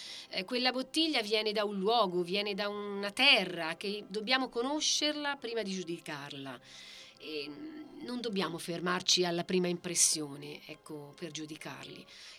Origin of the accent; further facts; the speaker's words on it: Tuscany, Italy; E che noi siamo toscani e che quindi dobbiamo sapere.